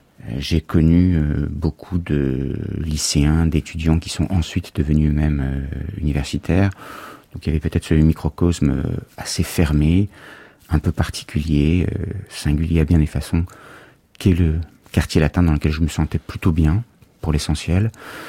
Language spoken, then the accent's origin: French; Paris, Île-de-France, France; born there; je suis né à Paris